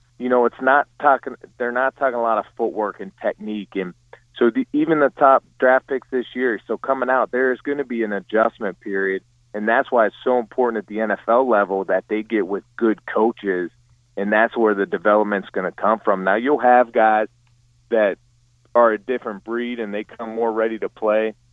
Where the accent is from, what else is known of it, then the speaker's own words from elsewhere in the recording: Toledo, Ohio, United States; And I'm not just saying that because I was from Toledo